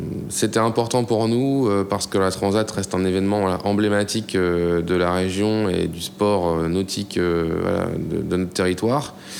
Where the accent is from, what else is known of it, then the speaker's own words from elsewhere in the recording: Le Havre, Normandy, France; moi j'ai 35 ans. Je suis originaire de Normandie, parce que j'ai vécu au Havre voilà, depuis tout jeune.